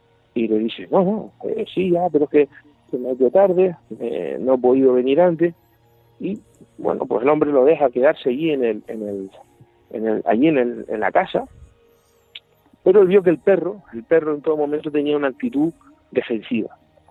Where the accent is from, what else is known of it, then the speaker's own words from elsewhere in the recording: Playa Santiago, Canary Islands, Spain; es un pueblo que está entre mi pueblo, Playa Santiago, y Miwa